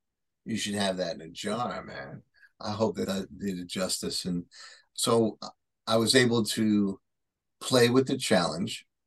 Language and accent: English; Bronx, New York, United States; accent: Bronx; Because the transcription really couldn't understand my Bronx accent.